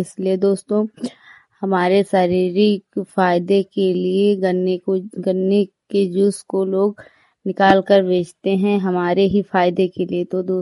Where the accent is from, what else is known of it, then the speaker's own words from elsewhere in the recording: Hariharpur, Uttar Pradesh, India; मैं हरिहरपुर गांव जिला श्रावस्ती की रहने वाली हूं।